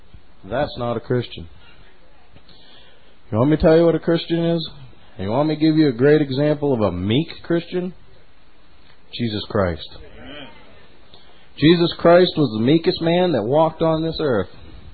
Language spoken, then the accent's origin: English; United States; born there; because thank God I'm an American. I mean, I'd look at some of these other places and I'd go, God, thank you, I was born in America.